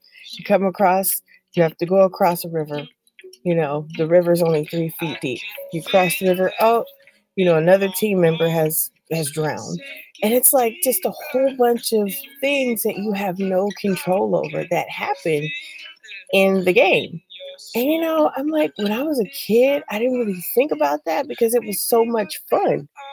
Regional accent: California, United States; So, you know, I'm from California, right? Northern California.

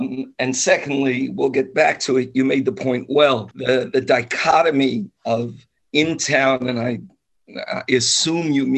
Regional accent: Passaic, New Jersey, United States; I like to tell people I grew up in Passaic when it was a nice, quiet little town

